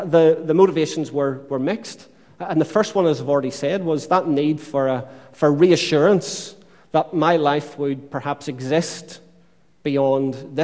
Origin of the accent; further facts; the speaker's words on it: Northern Ireland, United Kingdom; I can remember growing up in Northern Ireland that quite often you would see posters on telegraph poles